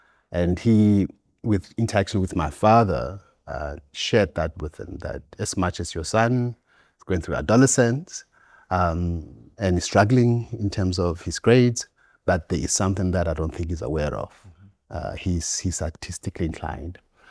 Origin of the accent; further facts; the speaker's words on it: South Africa; because I come from Bapedi cultural group or nation, not a tribe